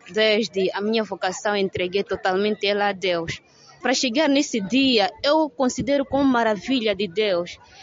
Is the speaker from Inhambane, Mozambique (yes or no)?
no; Cabo Delgado, Mozambique; sou de Cabo Delgado.